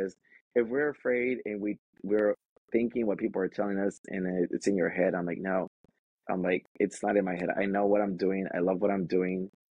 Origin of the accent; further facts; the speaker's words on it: Watts, California, United States; You know, I was raised in Watts by a single parent. You know, there was no one that I could look up to that I could say, oh my God, there's someone like me in South Central and Watts.